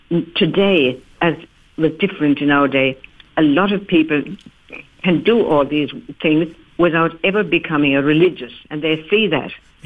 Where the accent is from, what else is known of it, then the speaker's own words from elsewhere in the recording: Australia; Australians have been, well, I am Australian, you know.